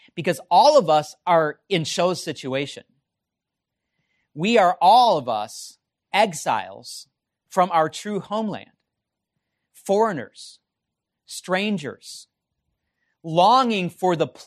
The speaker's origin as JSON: {"language": "English", "country": "United States", "said": "which is something that obviously as an American I took for granted."}